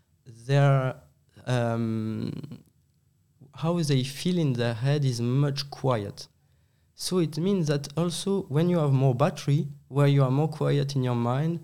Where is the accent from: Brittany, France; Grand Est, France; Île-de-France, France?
Grand Est, France; Strasbourg; English is a second language; I come from Strasbourg.